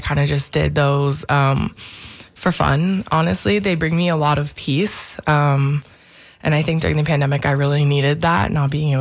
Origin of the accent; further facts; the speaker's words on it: Naples, Florida, United States; No, I grew up in Naples, Florida, mm-hmm. Where all of my most of my family resides.